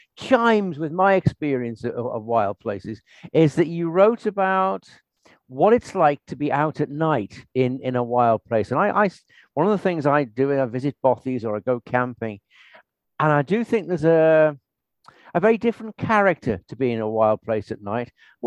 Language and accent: English; Scotland, United Kingdom; I'm from Scotland, and we've got a lot more freedom here.